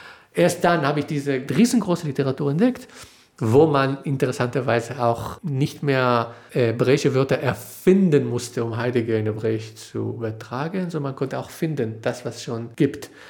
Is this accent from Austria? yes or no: no; France; German is a second language; also born or lived in Paris; now in Berlin, Germany; Und ich kam als Franzose sozusagen durch französische Freunde, habe ich von Berlin gehört und kam hierher.